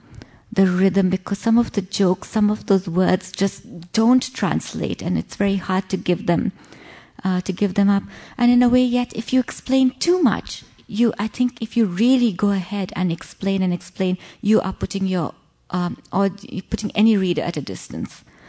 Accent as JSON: {"language": "English", "country": "India", "said": "because as an Indian author, you're automatically working in an imperfect language."}